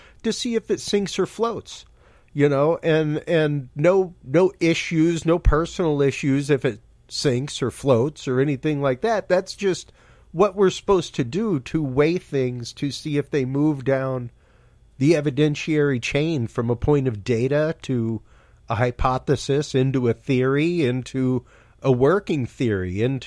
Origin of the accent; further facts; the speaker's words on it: Louisiana, United States; You know, I'm Cajun. We have the Rougerou. And yeah, like that came directly over from France with us all the way through Acadia, all the way down.